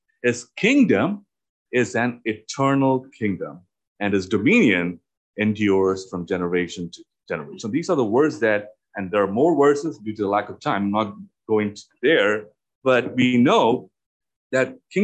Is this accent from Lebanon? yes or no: no; India; English is a second language; now in United States; as farmers, as we are from India, and we, even though we were not farmers, we know to an extent